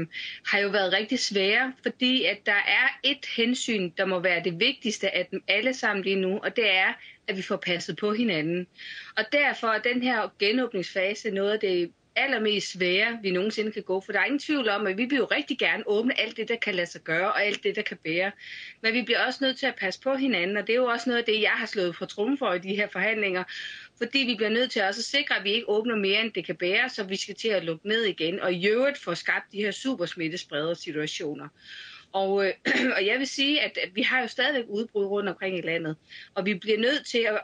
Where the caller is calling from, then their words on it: Skagen, North Denmark Region, Denmark; Jeg er med her fra Skagen, så jeg håber, at forbindelsen holder.